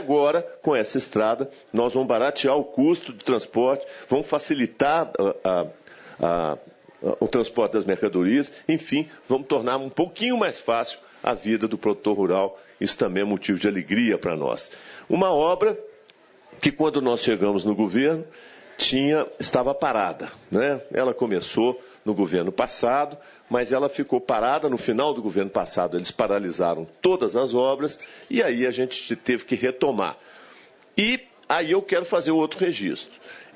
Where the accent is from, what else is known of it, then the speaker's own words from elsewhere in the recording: Minas Gerais, Brazil; Nós somos mineiros.